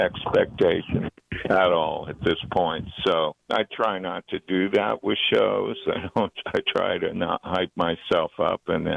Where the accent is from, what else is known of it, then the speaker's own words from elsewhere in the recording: Ottawa, Ontario, Canada; I'm from Canada originally, and I was in Ottawa as a teenager, and I was about 13